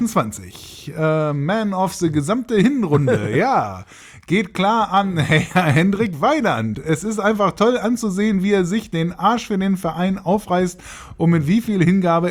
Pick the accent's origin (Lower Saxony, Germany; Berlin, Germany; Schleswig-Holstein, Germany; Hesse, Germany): Lower Saxony, Germany; Hanover; als Hannoveraner hat man zurzeit wenig zu lachen